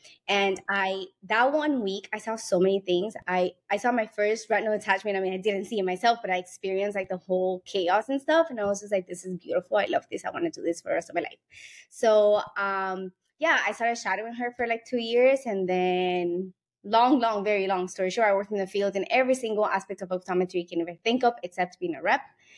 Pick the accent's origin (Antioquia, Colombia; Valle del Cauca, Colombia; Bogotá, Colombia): Valle del Cauca, Colombia; Cali; I was born in Cali. My dad's from Medellin.